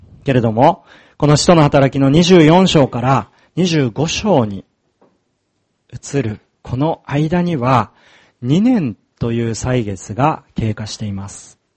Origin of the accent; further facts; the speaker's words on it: Okuma, Fukushima, Japan; 私も大熊出身ですと話したときに、